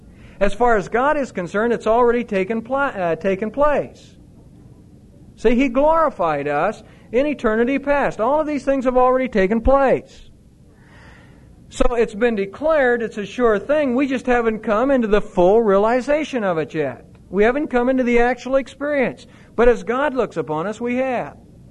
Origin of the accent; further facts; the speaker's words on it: Ohio, United States; When I came from Ohio, when Connie and I loaded up our car and all of our possessions that we had, didn't get them all in the car, but we got some in a van, truck, and we brought them down here to Texas.